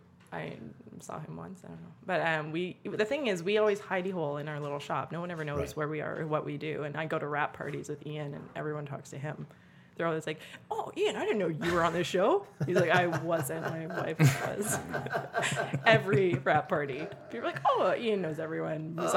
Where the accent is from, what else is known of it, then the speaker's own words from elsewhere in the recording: Alberta, Canada; like we grew up in Alberta, my family, and we didn't have cable.